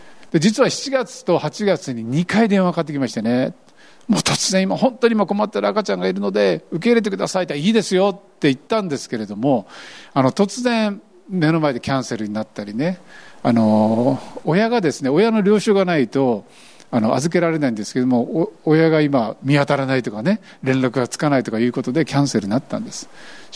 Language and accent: Japanese; Kyushu, Japan; now in Shikoku, Japan; 九州で生まれ九州で育ち九州大好きです。